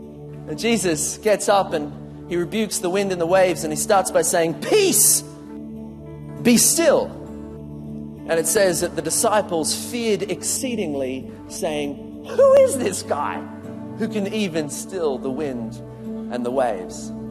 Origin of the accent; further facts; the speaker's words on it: Queensland, Australia; I come from Queensland, man.